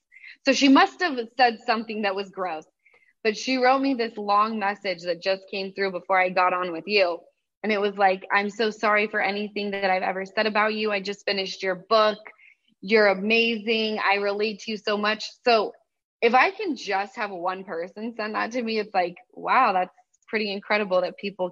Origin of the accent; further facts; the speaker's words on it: Utah, United States; You know, like … from Utah.